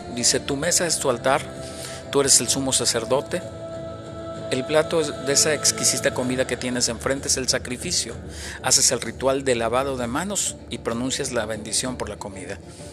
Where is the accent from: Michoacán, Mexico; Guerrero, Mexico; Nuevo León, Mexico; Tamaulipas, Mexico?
Nuevo León, Mexico; somos el estado de la República Mexicana con más alto grado de contaminación ambiental del país.